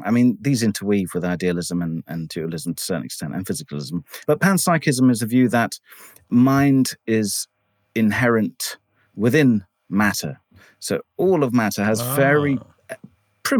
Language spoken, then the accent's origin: English; England, United Kingdom; which I was brought up here in England mostly.